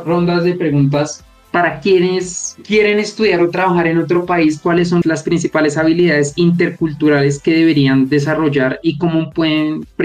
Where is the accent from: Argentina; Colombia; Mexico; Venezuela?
Colombia; como colombianos, con relación a lo que dices, la empatía tiene un papel fundamental